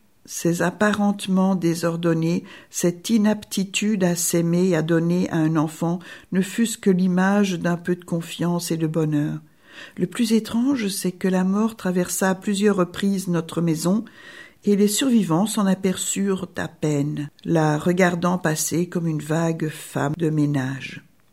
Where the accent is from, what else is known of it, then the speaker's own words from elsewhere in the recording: Toulouse, Occitanie, France; born there; Je n'aime qu'une chose, la pelote basque, même si je suis née à Toulouse.